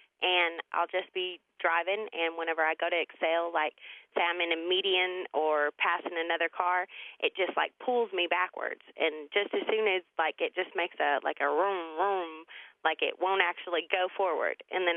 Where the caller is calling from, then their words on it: Dothan, Alabama, United States; I'm from Dothan, Alabama.